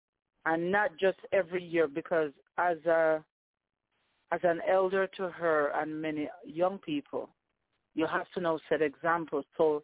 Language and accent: English; Jamaica; So growing up in Jamaica, it was a day where persons would just go to this.